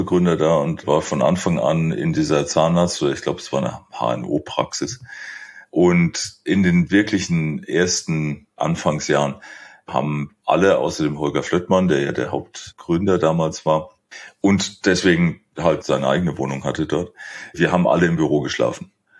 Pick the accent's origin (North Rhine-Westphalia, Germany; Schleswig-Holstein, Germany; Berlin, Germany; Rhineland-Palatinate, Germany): Rhineland-Palatinate, Germany; in der Pfälzer Gegend, wo ich aufgewachsen bin